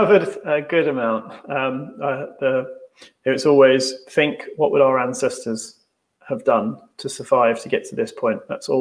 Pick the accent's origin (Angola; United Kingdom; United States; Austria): United Kingdom; we have an S because we're British, not a Z.